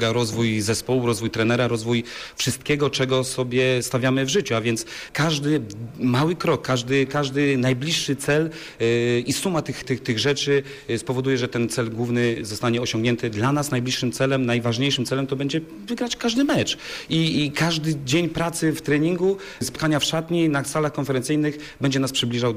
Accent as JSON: {"language": "Polish", "town": "Bydgoszcz", "region": "Kuyavian-Pomeranian Voivodeship", "country": "Poland", "said": "Ja pochodzę z Bydgoszczy."}